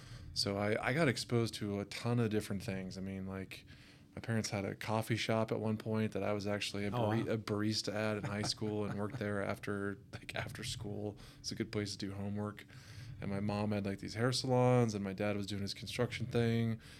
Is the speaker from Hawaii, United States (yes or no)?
no; Idaho, United States; Grew up close to here, actually, just north of Eagle.